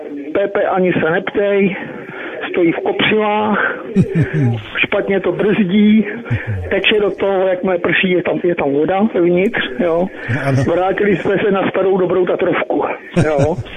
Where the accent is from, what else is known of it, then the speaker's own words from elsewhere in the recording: Prague, Czechia; Já jsem z Prahy.